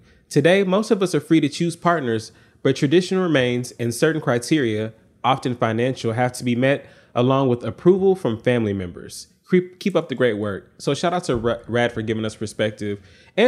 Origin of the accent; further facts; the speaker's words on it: United Kingdom; Growing up in Yoruba, in the UK